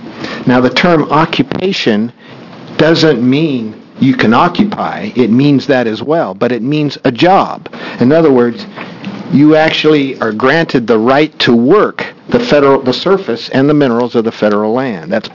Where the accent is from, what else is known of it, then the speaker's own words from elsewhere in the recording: Baker City, Oregon, United States; I'm from Baker City.